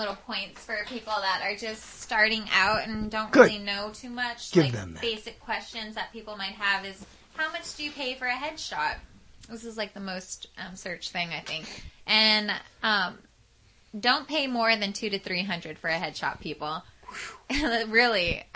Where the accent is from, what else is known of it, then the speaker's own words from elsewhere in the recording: El Paso, Texas, United States; born there; I was born in El Paso, and everybody there speaks Spanish and English. But my mother spoke fluent English, like only English in my home, and my grandparents spoke Spanish back and forth to each other whenever they were angry, so I picked up a little bit here and there